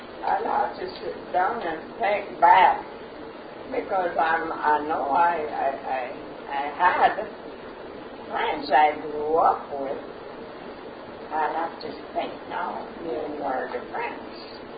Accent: Empire, Panama; Well, I was born in Panama.

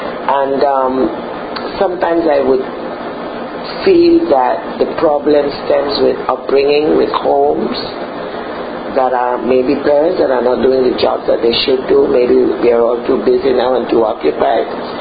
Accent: Panama; English is a second language; They would generally say, where are you from? I'm from Panama. Panama? Some of them have never heard of it, whatever.

